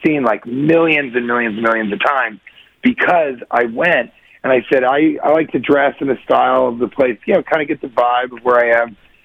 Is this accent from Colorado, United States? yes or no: yes; Colorado, United States; I'm from Colorado, but you guys are just the drinking, the food, the laid-back attitude